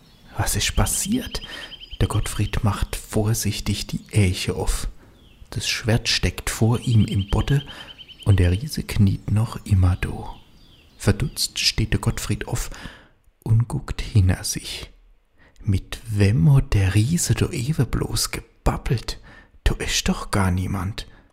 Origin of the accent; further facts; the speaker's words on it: Rhineland-Palatinate, Germany; accent: Palatinate German